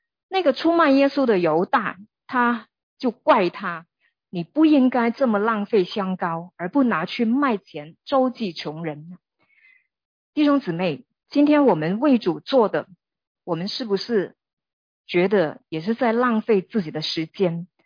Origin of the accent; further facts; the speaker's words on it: Hong Kong; 我们香港人哈啊，或者信徒也是，